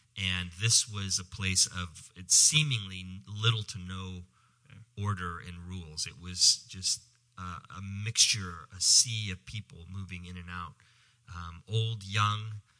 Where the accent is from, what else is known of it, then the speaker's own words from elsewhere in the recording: Eugene, Oregon, United States; So I grew up here in Eugene, Oregon. Spent my whole life growing up here, and I went to Sheldon High School.